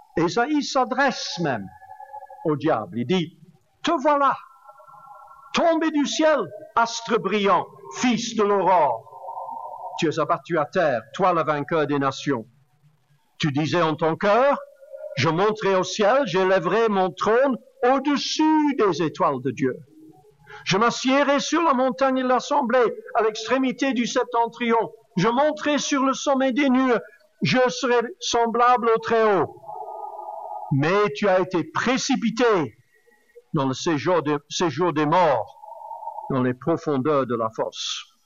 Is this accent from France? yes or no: no; Flanders, Belgium; Enfin, en Wallonie, c'est souvent gris. Mais chez nous, en Flandre, c'est toujours bleu.